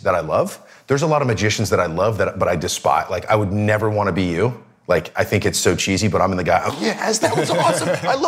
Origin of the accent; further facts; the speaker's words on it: Seattle, Washington, United States; I grew up in Seattle, and I wanted to be a baseball player.